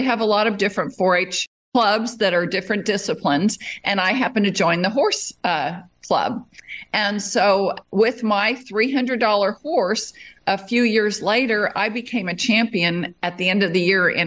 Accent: Las Vegas, Nevada, United States; Well, I grew up in Las Vegas, which ironically at the time was not such a rodeo capital, but it has it is now because it hosts the National Finals Rodeo

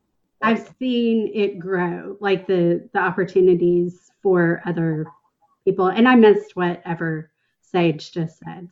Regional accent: Texas, United States; I grew up in Texas. All my Latino friends are a mixture of that.

